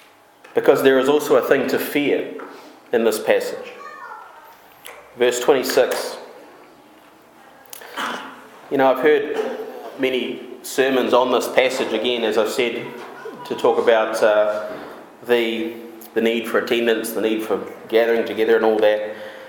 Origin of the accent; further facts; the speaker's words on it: Timaru, Canterbury, New Zealand; now in Auckland, New Zealand; You know, I come from Timaru, and it rains less than half the amount it rains in Auckland.